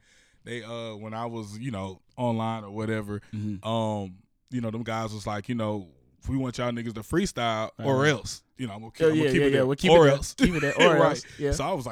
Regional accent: Atlanta, Georgia, United States; I am an artist from South Atlanta, Clayton County to be exact.

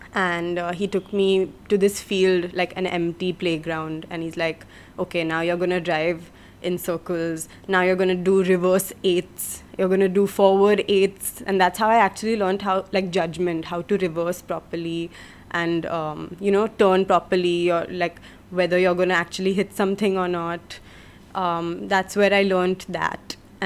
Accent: Pune, Maharashtra, India; I'm 28. I'm from Pune in Maharashtra.

